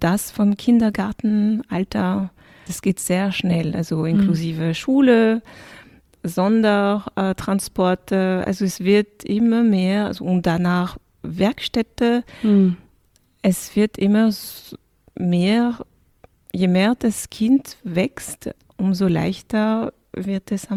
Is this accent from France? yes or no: yes; France; weil ich bin ursprünglich in Frankreich aufgewachsen und mein Vater kommt aus dem Senegal, das heißt, ich bin dunkelhäutig, meine Mutter ist Irin.